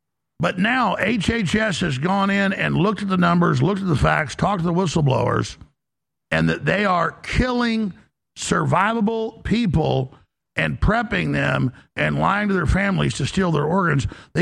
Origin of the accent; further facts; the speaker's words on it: Dallas, Texas, United States; He owned dental offices in Dallas and in Mesquite when I grew up in Dallas.